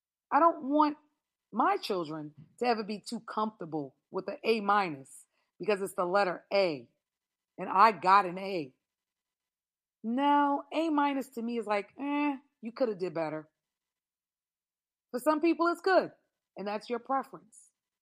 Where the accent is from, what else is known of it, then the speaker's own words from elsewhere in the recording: United States; born there; My mother is, but I'm not. I was born in America.